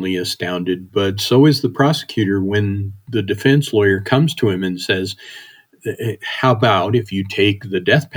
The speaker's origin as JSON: {"language": "English", "region": "Wyoming", "country": "United States", "tie": "born or raised there", "said": "I grew up in Wyoming, and this is in Montana"}